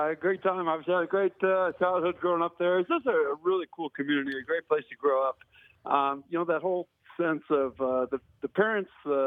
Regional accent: Manitowoc, Wisconsin, United States; now in Florida, United States; I had so many great people in my life growing up in the Manitowoc community that I want to make my community here in Florida a great place for other kids to grow up

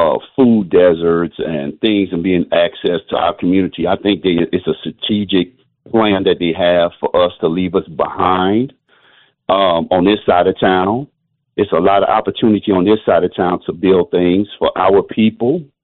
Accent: the South, United States; now in Milwaukee, United States; I'm from the South, but I'm here in Milwaukee, and I love Milwaukee.

